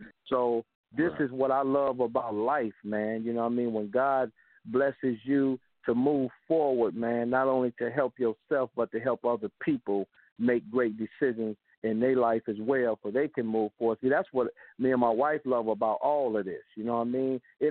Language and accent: English; Detroit, Michigan, United States; So me and we come from Detroit together